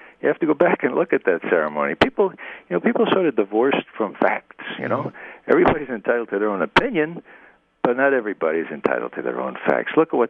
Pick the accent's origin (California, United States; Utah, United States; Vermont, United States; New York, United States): New York, United States; Bronx; See, I come from the Bronx. We're just a short river away, a bridge away.